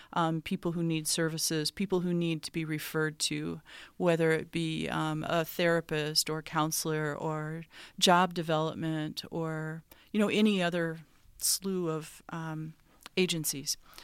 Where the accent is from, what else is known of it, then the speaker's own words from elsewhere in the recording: Ames, Iowa, United States; moved away as an adult; I'm originally from Ames, Iowa. I grew up there and went to high school there.